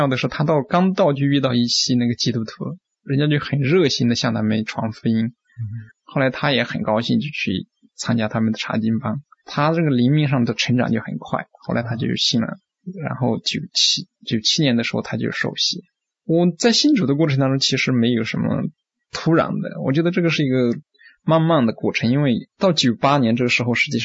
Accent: Yunnan, China; 我是云南一个很小的一个小山村长大，非常偏远的地方。我记得的话，在文化大革命什么时候，我是60年代出生的嘛

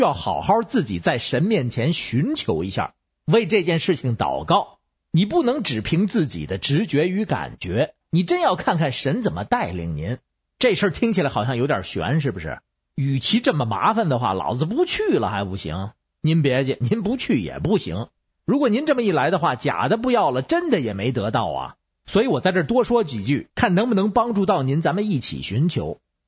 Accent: Beijing, China; 我是北京的

